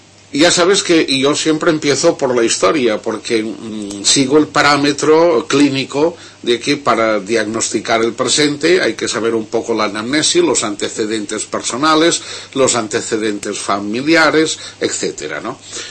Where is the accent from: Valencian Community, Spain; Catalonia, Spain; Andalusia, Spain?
Catalonia, Spain; los catalanes, pues venimos de los íberos